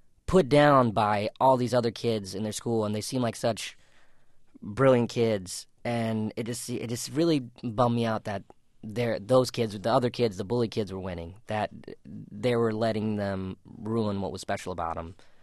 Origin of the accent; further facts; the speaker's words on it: South Carolina, United States; I mean, I grew up in South Carolina in a very small town that had like 8,000 people. There was just nothing to do.